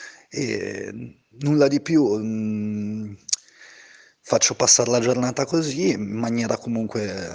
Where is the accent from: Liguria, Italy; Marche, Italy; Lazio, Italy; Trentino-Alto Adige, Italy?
Liguria, Italy; Genoa; sono di Genova